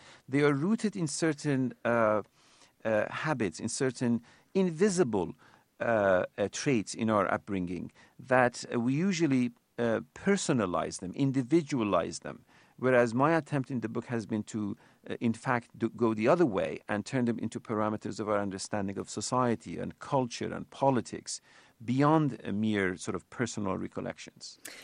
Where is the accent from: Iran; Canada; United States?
Iran; Ahvaz, Khuzestan; moved away as an adult; also born or lived in Tehran; This is the story of when I moved from my hometown, Ahvaz, and came to Tehran to go to college, because there was only one college in my hometown, Ahvaz